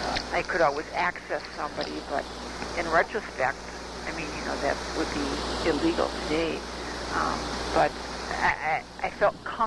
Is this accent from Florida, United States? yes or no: no; Port Washington, Wisconsin, United States; now in Milwaukee, United States; I was born in Port Washington, Wisconsin. That's about 30 miles north of Milwaukee.